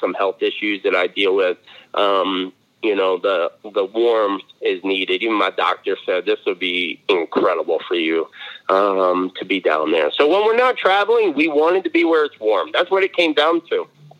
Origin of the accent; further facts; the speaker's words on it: New Jersey, United States; also born or lived in Michigan; I grew up in New Jersey, then moved to Michigan, and I lived there for about 18 years.